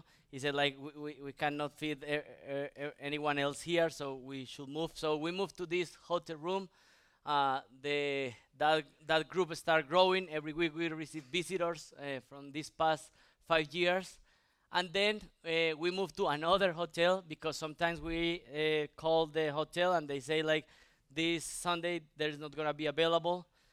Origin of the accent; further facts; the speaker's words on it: Colombia; moved away as an adult; I came to study here to the States in 2015 to study at the Master Seminary. I came from Colombia with my wife.